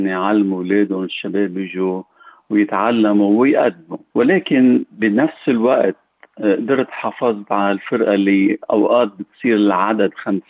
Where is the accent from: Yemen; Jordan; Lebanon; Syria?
Lebanon; now in Australia; قبل ما جيت من لبنان